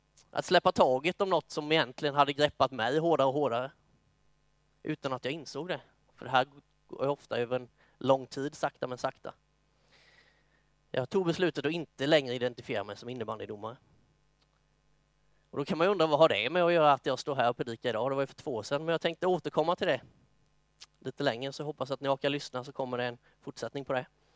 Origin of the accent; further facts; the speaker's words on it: Myresjö, Kronoberg County, Sweden; Jag är uppvuxen i ett kristet hem i Myresjö och var med sen när jag var liten i pingstförsamlingen i Landsbro.